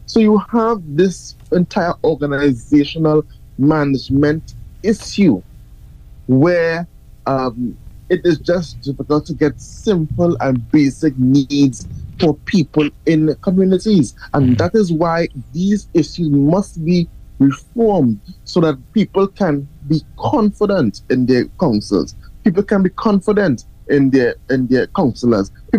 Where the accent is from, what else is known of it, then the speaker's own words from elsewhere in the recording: Point Fortin, Trinidad & Tobago; I am from Point Fortin, the Point Fortin Borough Corporation